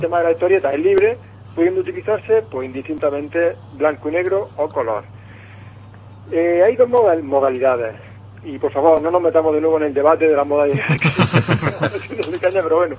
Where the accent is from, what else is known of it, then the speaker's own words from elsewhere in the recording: Almería, Andalusia, Spain; la esperamos con ganas los que somos de Almería